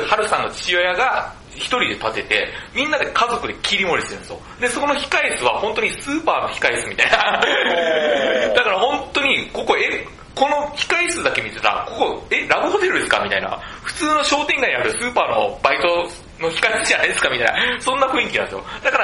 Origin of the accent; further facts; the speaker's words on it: Fukuoka, Japan; 僕のね、生まれ育った地域が本当は泥臭いんですよ。福岡のスラム街って言われるところ